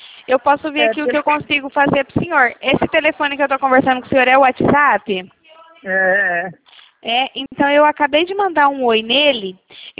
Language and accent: Portuguese; Paraná, Brazil; Eu sou do Paraná